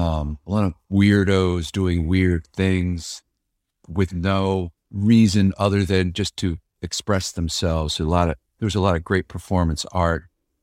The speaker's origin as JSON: {"language": "English", "town": "Richmond", "region": "Virginia", "country": "United States", "tie": "born or raised there", "also_born_or_lived": "Philadelphia", "said": "I grew up in Richmond, Virginia. I was born in Philadelphia"}